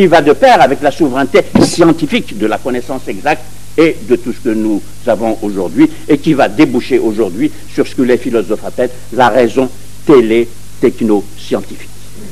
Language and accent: French; France; je suis français